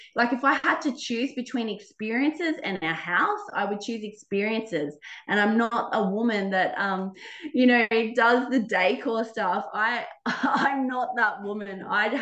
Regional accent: Australia; also born or lived in Vietnam / Sri Lanka / Philippines; now in Albania; shifted living in Albania, which is more the most coldest country I've ever lived in, because I'm Australian and I've lived in Vietnam, Sri Lanka, Philippines

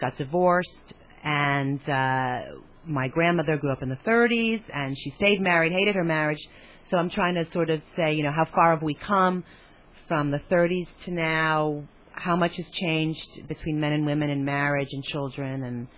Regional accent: Manhattan, New York, United States; I took the Long Island Railroad, which was a odyssey for me, because I'm from Manhattan and... anything out of Manhattan is an odyssey.

